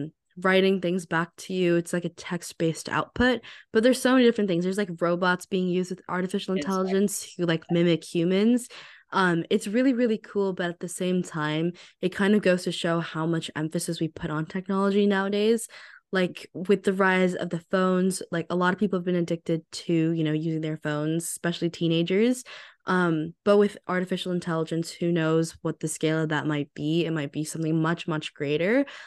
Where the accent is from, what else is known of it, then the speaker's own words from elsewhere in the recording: California, United States; I'm from the Bay Area myself, and I know that people are pretty privileged here.